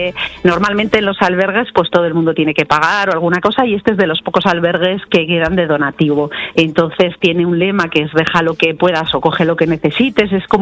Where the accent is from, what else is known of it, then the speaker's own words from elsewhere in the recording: Grañón, La Rioja, Spain; Pues mira, mi pueblo es Grañón, que es un pueblo de La Rioja por el que pasa el Camino de Santiago.